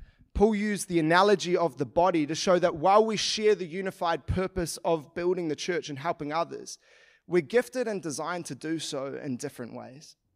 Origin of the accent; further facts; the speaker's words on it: New Zealand; But of course, being Kiwi boys, we had far too much pride for that, so we carried on.